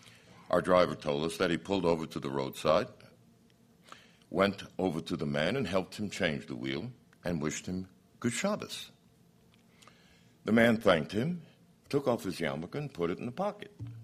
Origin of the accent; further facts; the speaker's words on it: Brooklyn, New York, United States; because I'm from Brooklyn, New York. Trump is the quintessential New Yorker, and I'm right behind him.